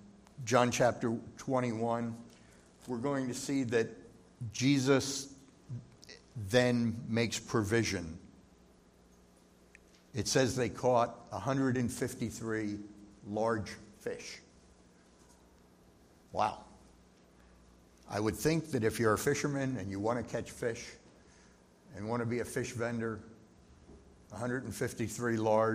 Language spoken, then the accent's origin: English; Pennsylvania, United States; we wound up sitting behind people that were from the next town over where we grew up in Pennsylvania.